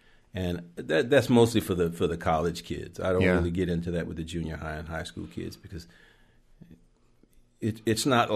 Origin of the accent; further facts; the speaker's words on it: England, United Kingdom; We're very English that way.